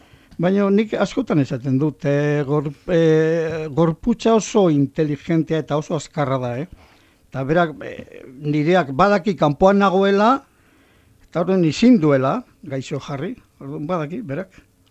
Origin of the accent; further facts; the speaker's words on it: Navarre, Spain; Ni nire herria Bardetatik, ez da gita, 15 kilometrotara dago